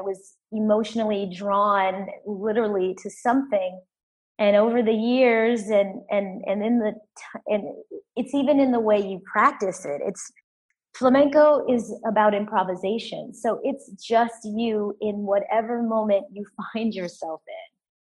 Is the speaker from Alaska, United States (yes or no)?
yes; Anchorage, Alaska, United States; growing up in Anchorage, Alaska, even though I grew up in an incredibly diverse sort of neighborhood and friendship circle, I didn't grow up with lots of other African Americans.